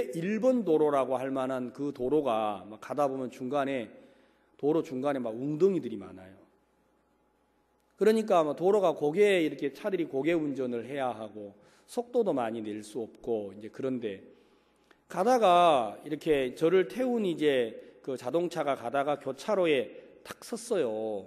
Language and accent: Korean; South Korea; born there; 한국에서 태어난 게 참 제게 큰 행복이구나.